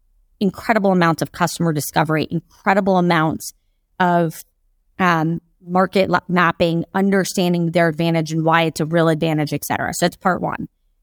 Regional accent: Jacksonville, Florida, United States; I'm from, as I said, I'm literally from Jacksonville, Florida, navigating New York City and California venture funds when I was 23, I knew nobody

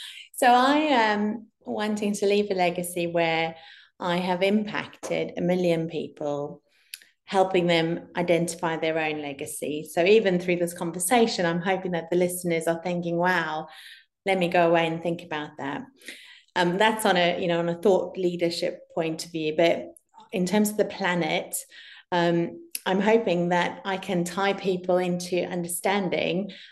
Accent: South Africa; Growing up in South Africa, we have massive trees, really big trees, because there's lots of space there.

